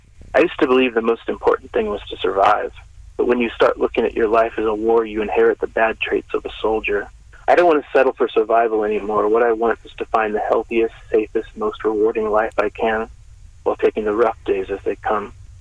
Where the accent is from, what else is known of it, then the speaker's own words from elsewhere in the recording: West Coast, United States; now in Kansas, United States; I think growing up on the West Coast, going to the Midwest for the first time was a big revelation for me.